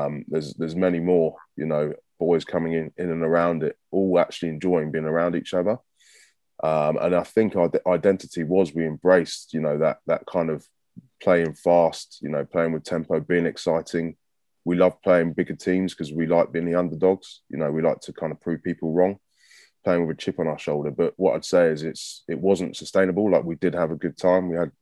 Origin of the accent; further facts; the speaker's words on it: London, United Kingdom; as a young lad growing up in London